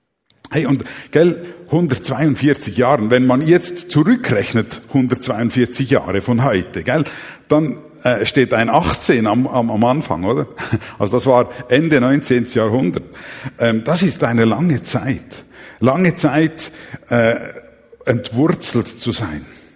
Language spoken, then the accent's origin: German; Mexico; now in Switzerland; Ich bin ja in Mexiko aufgewachsen